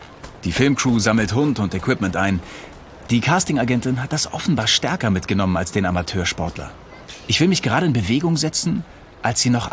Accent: Hamburg, Germany; zu meiner Großmutter in meine alte Heimat in den Norden Hamburgs

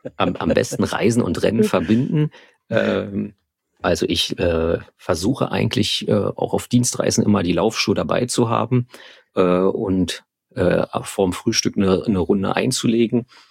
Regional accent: Brandenburg, Germany; born there; also born or lived in Berlin; Ich bin in Brandenburg geboren und jetzt muss es tatsächlich irgendwie gewesen sein, dass ich die Hälfte meines Lebens in Berlin und die Hälfte meines Lebens in Brandenburg gewohnt habe.

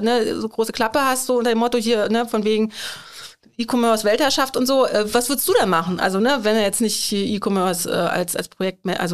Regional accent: Northern Germany, Germany; Und mein Mann kommt aus Süddeutschland, ich komme aus dem Norden.

